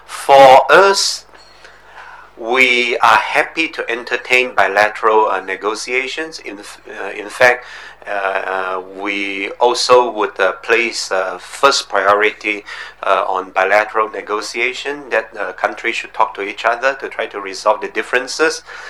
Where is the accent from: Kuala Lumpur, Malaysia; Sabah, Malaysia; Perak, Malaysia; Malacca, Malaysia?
Sabah, Malaysia; Kota Kinabalu is the capital of Sabah, Malaysia's easternmost state, and which happens to be my home state as well.